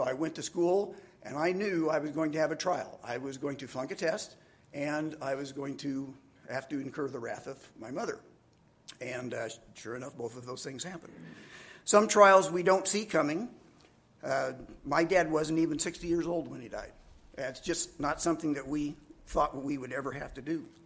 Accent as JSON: {"language": "English", "town": "Crawfordsville", "region": "Indiana", "country": "United States", "tie": "born or raised there", "said": "I was growing up in Crawfordsville, Indiana, and I was 14 years old."}